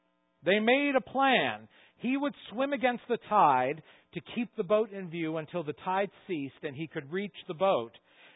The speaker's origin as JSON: {"language": "English", "region": "Nova Scotia", "country": "Canada", "tie": "born or raised there", "said": "I grew up in Nova Scotia for many years, and we would often go swimming in the ocean"}